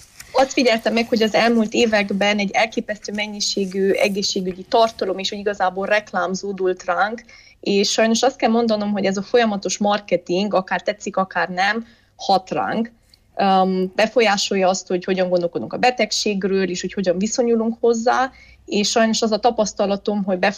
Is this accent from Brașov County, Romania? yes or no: yes; Brașov, Brașov County, Romania; moved away as an adult; also born or lived in Bucharest; now in Germany; Én brassói származású vagyok, tehát az életem első 18 évét ott töltöttem, és ott is jártam iskolába.